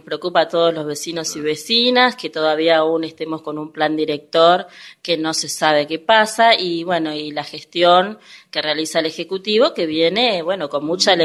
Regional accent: Wilde, Buenos Aires Province, Argentina; vos sabes que yo soy de la Villa Santillán

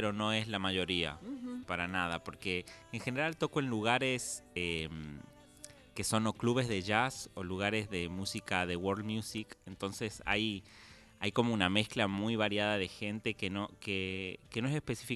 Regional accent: Simoca, Tucumán, Argentina; Que somos amigos desde muy chicos, somos los dos de Simoca.

